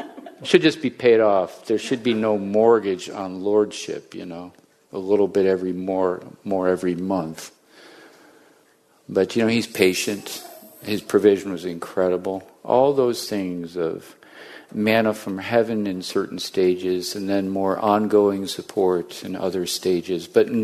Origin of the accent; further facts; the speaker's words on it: Hilton, New York, United States; 1982, we got on the Greyhound bus in downtown Rochester. And kind of like never came back, kind of. I come from Hilton. We come from Hilton High School.